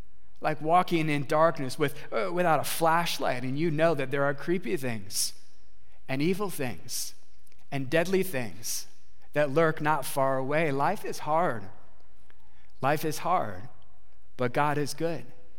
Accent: Michigan, United States; I'll be filling in at the church that I grew up in Michigan.

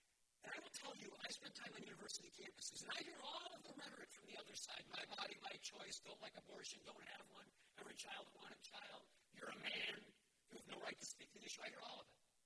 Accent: Detroit, Michigan, United States; a little black baby girl of about 5 to 6 months of gestation from a dumpster behind an abortion clinic in my hometown in Detroit.

